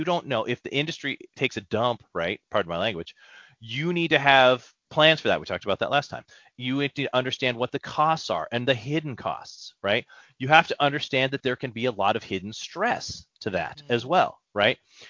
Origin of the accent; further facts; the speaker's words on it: California, United States; I feel like you guys are taking shots at me and being a Californian.